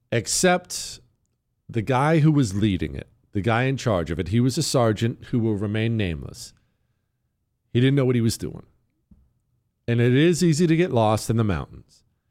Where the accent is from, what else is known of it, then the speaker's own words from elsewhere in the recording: Montana, United States; I grew up in Montana. I knew you don't drink out of mountain streams.